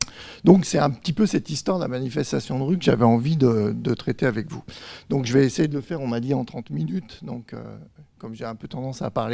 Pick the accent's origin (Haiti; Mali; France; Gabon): France; Ce qui veut dire que chez nous en France, c'est 13 jours plus tard.